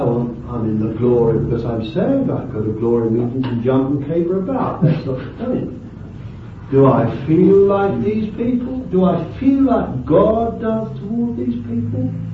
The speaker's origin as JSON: {"language": "English", "region": "England", "country": "United Kingdom", "said": "We're so English, we don't like emotion and all sorts of things."}